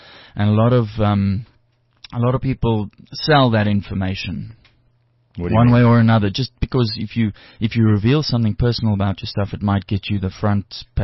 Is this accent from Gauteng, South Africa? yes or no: yes; Johannesburg, Gauteng, South Africa; I was born and bred in Joburg.